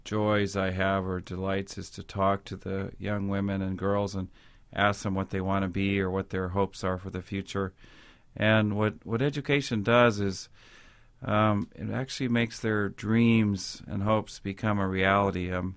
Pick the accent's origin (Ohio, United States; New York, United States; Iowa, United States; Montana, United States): Montana, United States; where, you know, I'm from Montana